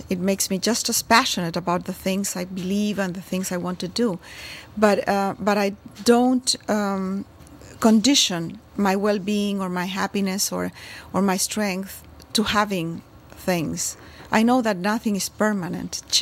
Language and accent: English; Santiago, Santiago Metropolitan Region, Chile; In addition, I grew up in Santiago, Chile, where any natural tendency towards self-contemplation is quickly nipped in the bud.